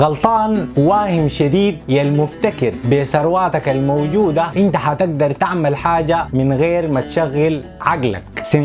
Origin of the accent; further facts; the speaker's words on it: Sudan; احنا ما في حاجة اسمها قبيلة، احنا كلنا سودانيين.